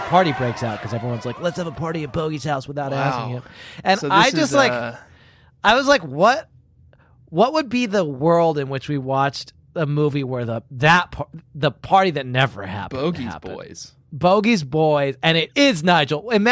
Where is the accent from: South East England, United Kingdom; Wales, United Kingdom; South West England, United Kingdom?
South East England, United Kingdom; Brighton; London, yeah, just like me. I'm from Brighton.